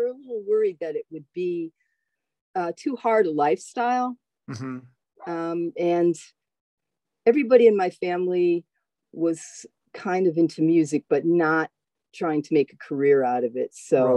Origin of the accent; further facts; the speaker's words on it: Connecticut, United States; also born or lived in Boston; Originally, I'm from Connecticut, just south of Hartford. And I grew up there. I was in the music scene there.